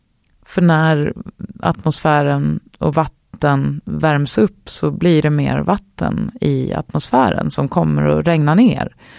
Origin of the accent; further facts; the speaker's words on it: Gävle, Gävleborg County, Sweden; För jag kommer från Gävle, och Gävle såg ut som, ja